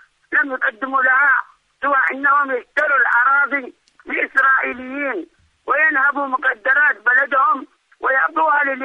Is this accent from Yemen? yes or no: yes; Yemen; عندنا في اليمن